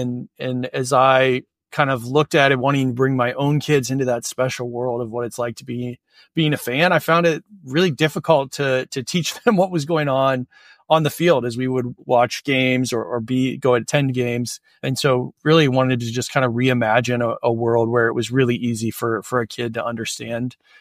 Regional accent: Cincinnati, Ohio, United States; also born or lived in Minneapolis; now in Columbus, United States; I'm originally from Ohio, grew up in Cincinnati, and have spent nearly my entire life in the Midwest.

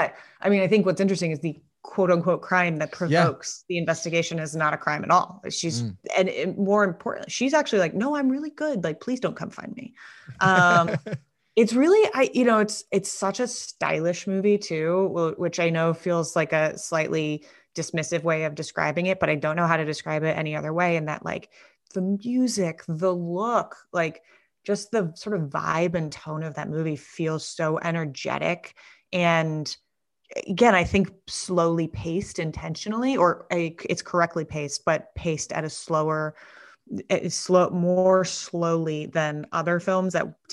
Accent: New York, United States; also born or lived in Connecticut; I grew up in New York and Connecticut, and I lived in Bed-Stuy for 6 years

